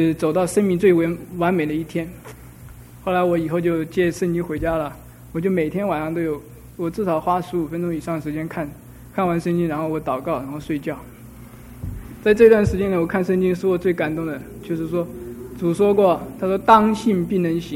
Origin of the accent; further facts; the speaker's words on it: Taiwan; now in United States; 就好像说我已经刚只有在台湾生活，我的圈子只有台湾那么大，我现在来到美国，